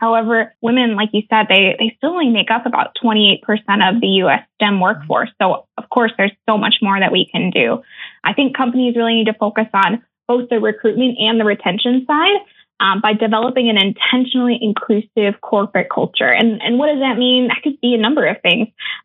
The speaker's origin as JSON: {"language": "English", "town": "San Diego", "region": "California", "country": "United States", "tie": "born or raised there", "also_born_or_lived": "Central New York", "said": "I grew up in San Diego, and I went to college in Central New York"}